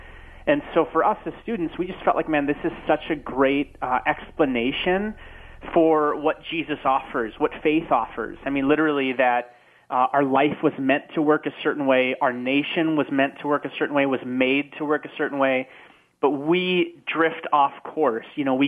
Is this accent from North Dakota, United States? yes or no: yes; North Dakota, United States; I'm from North Dakota.